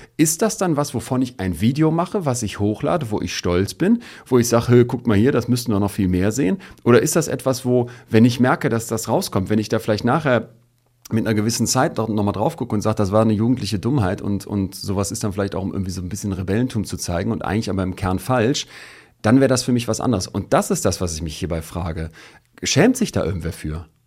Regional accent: Solingen, North Rhine-Westphalia, Germany; Ich bin in Solingen groß geworden, das ist ja auch eine Stadt mit einer diesbezüglich sehr besonderen Geschichte.

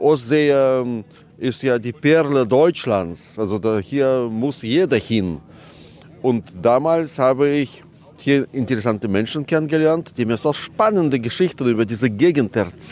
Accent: Moscow, Russia; ich bin auch ein Kind des Nordens eigentlich. Also Moskau, wo ich aufgewachsen bin, so am Stadtrand.

